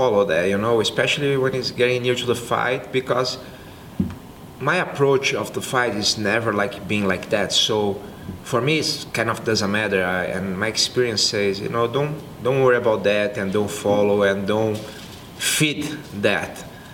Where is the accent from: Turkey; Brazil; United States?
Brazil; São Paulo; the fight was in São Paulo, and I really want to fight here in my hometown.